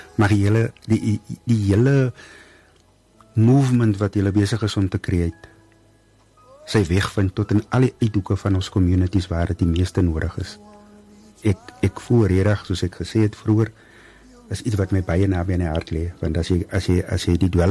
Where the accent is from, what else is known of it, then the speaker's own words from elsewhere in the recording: Paarl, Western Cape, South Africa; want ek is van die Perel, ek is van Drakenstein, en ek het nie geweet daarvan.